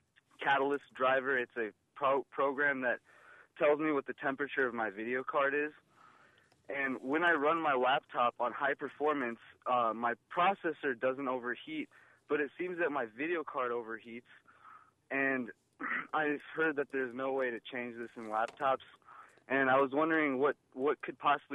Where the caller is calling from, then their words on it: Urbana, Illinois, United States; Hi, I was calling from Urbana, and I was wondering, I have a laptop that I purchased.